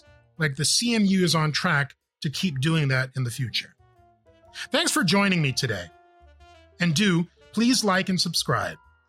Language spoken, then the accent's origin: English; Lithuania; Take a look at my home country, Lithuania.